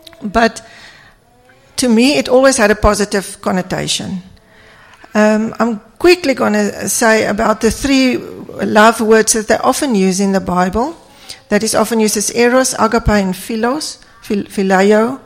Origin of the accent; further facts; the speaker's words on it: Pretoria, Gauteng, South Africa; We come from Pretoria, and we are kind of very new in the Cape